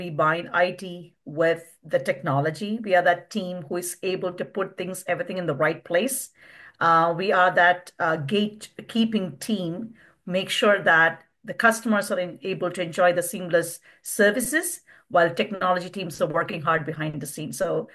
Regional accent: Toronto, Ontario, Canada; I'm from Toronto, Canada

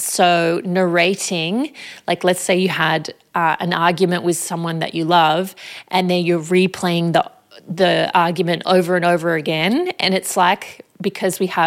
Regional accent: Australia; And I think growing up in Australia, I mean, it might be a common thing in Australia

